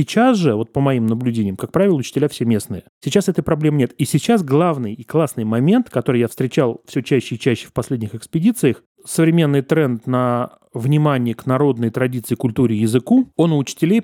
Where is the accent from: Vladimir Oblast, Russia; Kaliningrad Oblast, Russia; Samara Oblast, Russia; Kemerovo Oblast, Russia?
Vladimir Oblast, Russia; Gus-Khrustalny; born there; я же родился в Гусе Хрустальном Владимирской области, и у меня диалектные родственники.